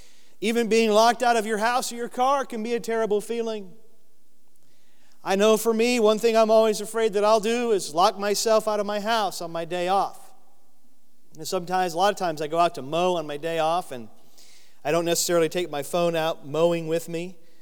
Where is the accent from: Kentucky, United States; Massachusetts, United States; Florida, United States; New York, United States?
Florida, United States; When I was a kid in my neighborhood growing up in Florida, I had one friend who was a year older than me, lived across the street